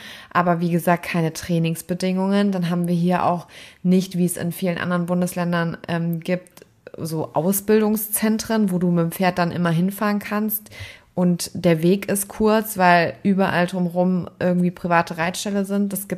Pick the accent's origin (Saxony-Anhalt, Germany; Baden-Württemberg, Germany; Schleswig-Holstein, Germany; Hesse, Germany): Hesse, Germany; wir kommen hier aus dem Rhein-Main-Gebiet, Einzugsgebiet Frankfurt am Main und das ist jetzt nicht die klassische Pferdegegend